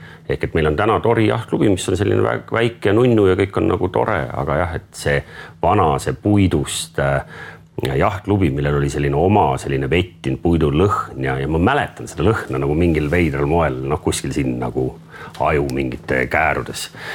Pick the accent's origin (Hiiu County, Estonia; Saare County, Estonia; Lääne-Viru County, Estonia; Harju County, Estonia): Saare County, Estonia; Kuressaare; Nii et mina kasvasin Kuressaares üles ja enne kui keskkool läbi, ma tegelikult sealt nagu palju välja ei sattunud.